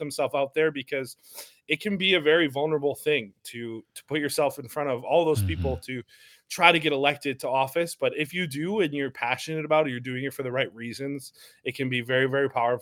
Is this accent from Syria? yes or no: no; Fond du Lac, Wisconsin, United States; And then I moved back to my hometown in 2017, ran for city council in 2018.